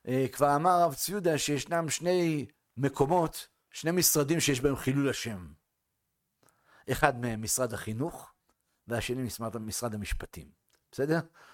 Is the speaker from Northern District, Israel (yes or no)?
yes; Northern District, Israel; now in Jerusalem, Israel; אני באתי מהצפון לפני שנתיים, שם הכל בשנתי, הכל לאט